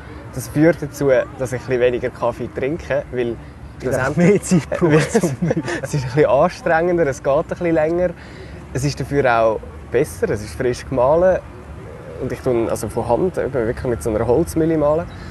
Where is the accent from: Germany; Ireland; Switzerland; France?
Switzerland; wieso gehe ich als Schweizer jetzt eine Reportage machen über den Urkaffee, aber ich glaube, es hat schon eine Berechtigung, weil wir in der Schweiz, wir sind ein riesiges Kaffeeland